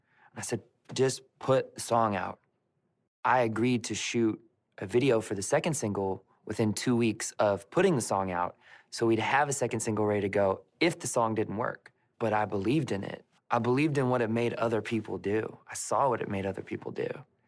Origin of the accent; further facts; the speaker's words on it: Memphis, Tennessee, United States; Growing up around Memphis, Tennessee, you didn't get a lot of the trends until they sort of passed through middle of America.